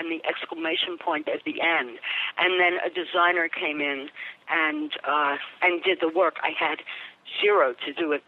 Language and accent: English; Far Rockaway, New York, United States; I grew up in Far Rockaway, New York.